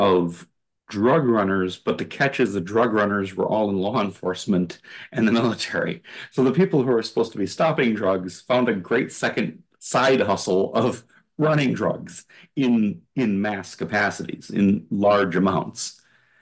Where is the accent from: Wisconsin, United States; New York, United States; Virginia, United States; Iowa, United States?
Wisconsin, United States; And, hey, I'm from Wisconsin. We're flyover country too.